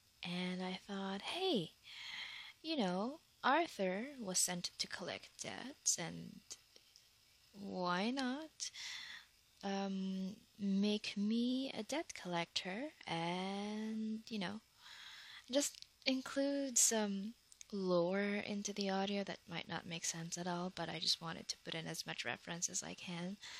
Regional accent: Philippines; I'm from the Philippines, so my hair is black or dark brown.

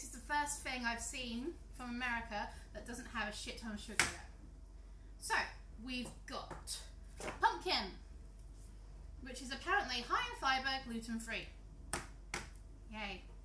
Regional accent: United States; See, I'm American, I say canned pie.

